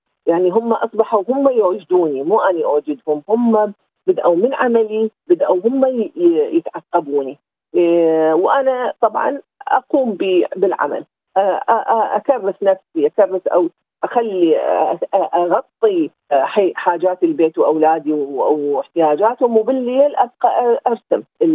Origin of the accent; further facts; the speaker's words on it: Iraq; moved away as an adult; now in Australia; طلعت من العراق سطر اليدين، كان عندي بس الولد ورحت الزوجي، التقينا وبقينا وصار عندي أولاد اثنين، وقررنا أنه نجي لأستراليا.